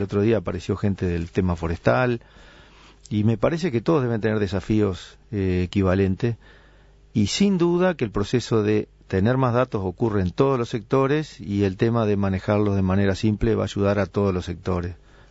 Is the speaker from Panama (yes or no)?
no; Uruguay; ¿Cuántas cosas nos pasan como uruguayos cuando, por ejemplo, juega Uruguay?